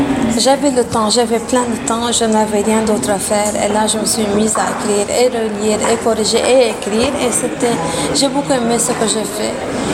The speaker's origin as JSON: {"language": "French", "country": "Lebanon", "first_language": "Lebanese Arabic", "second_language": "French", "moved": "yes", "lives_now": "Canada", "said": "c'est surtout dans ma langue maternelle, la langue libanaise"}